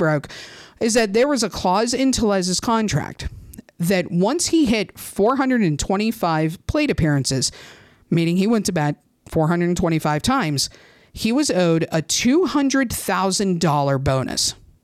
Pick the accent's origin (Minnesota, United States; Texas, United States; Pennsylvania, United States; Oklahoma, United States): Pennsylvania, United States; Pittsburgh; you know I grew up in Pittsburgh.